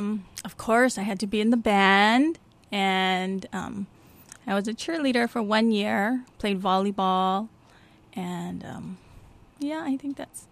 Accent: Honolulu, Hawaii, United States; also born or lived in Pearl City, United States; Oh, Kalihi was really fun and I guess taught me a lot about just growing up with neighbors and lots of people and friends and just having that ohana environment

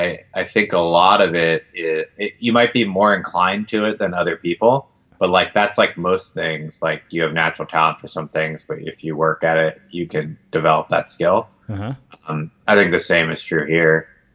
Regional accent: Atlanta, Georgia, United States; also born or lived in Washington, D.C. / Philippines; I grew up in Atlanta. Even though I was born in DC and spent a couple years in the Philippines, but I moved to outside Atlanta, suburban Atlanta, when I was five, and basically stayed there until going to MIT.

